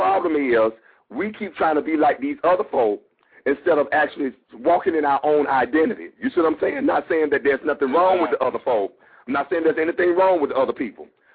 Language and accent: English; Atlanta, Georgia, United States; because I'm born and raised in Atlanta. And I'm a real native, not one of them other folk. I'm a real native. Yeah, born in, like I said, born in Greater Hospital, all that shit. Real native, went to Atlanta. Grew up in Atlanta Public Schools, okay?